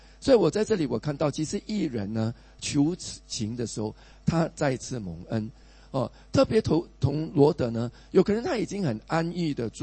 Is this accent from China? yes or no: no; Singapore; 我们身为新加坡人住在这个土地